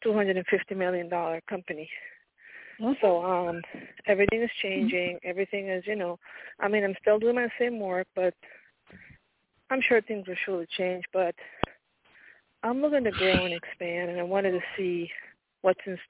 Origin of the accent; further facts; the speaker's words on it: Florida, United States; now in Pennsylvania, United States; Florida and then here.